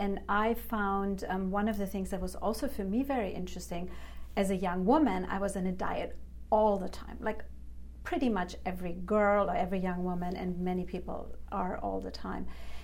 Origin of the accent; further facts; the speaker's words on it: Germany; also born or lived in Greece; I was raised in Germany and Greece